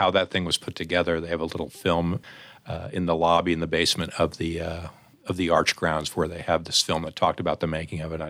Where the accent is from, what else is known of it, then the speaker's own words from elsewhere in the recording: St. Louis, Missouri, United States; I lived in St. Louis. I'm from St. Louis. But lived in the suburbs, so I love the opportunity to go downtown with my family.